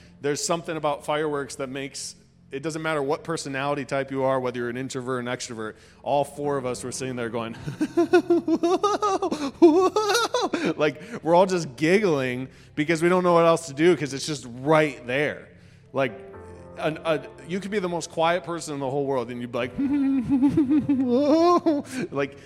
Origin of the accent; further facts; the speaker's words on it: United States; I like this because I'm from America and I like explosions.